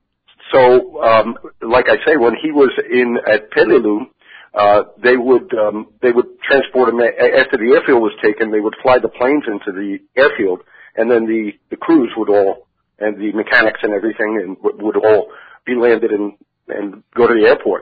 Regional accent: Long Island, New York, United States; I was born and raised on Long Island.

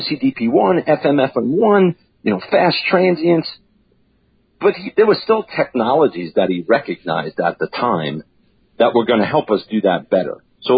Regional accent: New York, United States; this is, again, I'm from New York.

